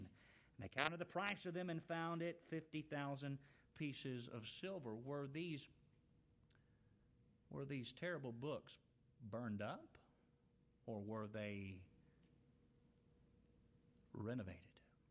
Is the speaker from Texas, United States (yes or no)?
yes; Texas, United States; also born or lived in Tennessee, United States; I was not born in Texas. I was born in Tennessee, but I got here as quick as I could. I was two when I moved here.